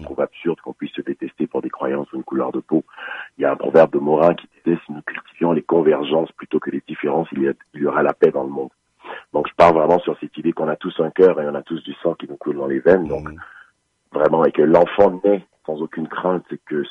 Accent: Côte d’Ivoire; born there; Venant d'une famille conservatrice, je suis originaire du Togo, je suis né en Côte d'Ivoire

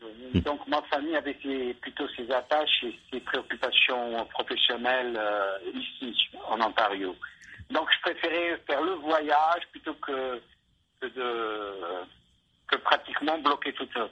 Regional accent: Algeria; also born or lived in Senegal; now in Canada; je suis un transfuge du Théâtre National Algérien. Et donc, je suis parti d'Algérie en 94 vers le Sénégal, où j'ai développé une agence artistique qui s'appelle Planète Noire. Et de là, donc, je suis reparti au Canada. à Québec d'abord

